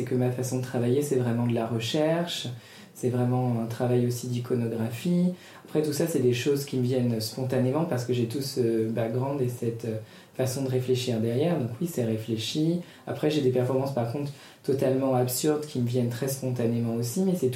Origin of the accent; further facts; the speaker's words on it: Paris, Île-de-France, France; ici c'est ma ville, Paris c'est là où j'ai grandi, et c'est vrai que c'est une ville que j'adore